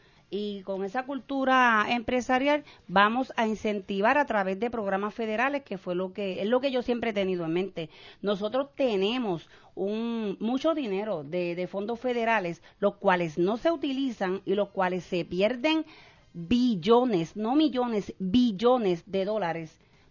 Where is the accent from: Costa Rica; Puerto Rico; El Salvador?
Puerto Rico; Juncos; muy buenos días a todo mi pueblo y la gente de mi querido pueblo de Juncos